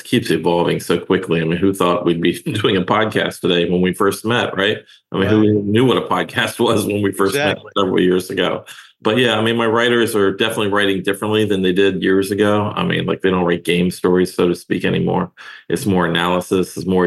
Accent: Maryland, United States; So yeah, I was born and raised in Maryland, where I was a big Orioles fan.

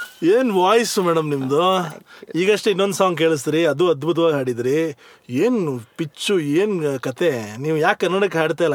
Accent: Bengaluru, Karnataka, India; ಬೆಂಗಳೂರಿಗೆ ಶಿಫ್ಟ್ ಆದಾಗ ಒಂದು ಬಹಳ ಚಿಕ್ಕ ಓಣಿಲಿ ನಮ್ಮ ಬದುಕು ಶುರುವಾಗಿದ್ದು. ನಾನು ಅಲ್ಲೇ ಹುಟ್ಟಿದ್ದು, ಬಸವನಗುಡಿ ಶೇಖರ್ ಆಸ್ಪತ್ರೆ.

